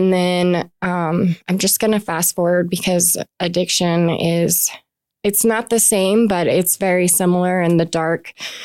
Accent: Cody, Wyoming, United States; born there; Yeah, so I was born in Cody, Wyoming.

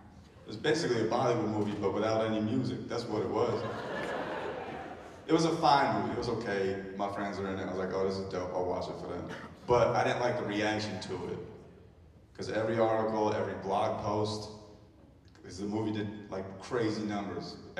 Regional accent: New Jersey, United States; My dad had a liquor store growing up in Jersey, obviously, and such a weird, we're not all kids of doctors, you know? Some of us are just average middle class Indian people.

